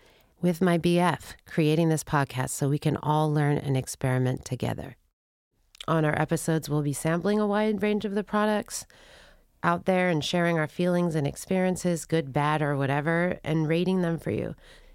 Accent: Brooklyn, New York, United States; I mean, we're from Brooklyn, so maybe, you know, there's an expectation of a certain level of that.

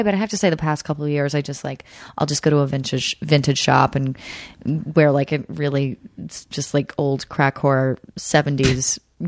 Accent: Montreal, Quebec, Canada; First of all, Montreal is my, you know, it's just, I know it's my hometown, but I feel such a connection to it.

